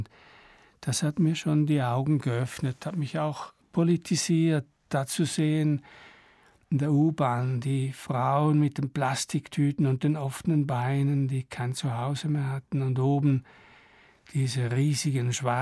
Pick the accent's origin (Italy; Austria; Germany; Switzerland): Switzerland; St. Gallen; accent: St. Gallen German; first language Swiss German; German is a second language; Ja, das ist St. Gallerdeutsch und St. Gallerdeutsch ist nicht die beliebteste Mundart in der Schweiz.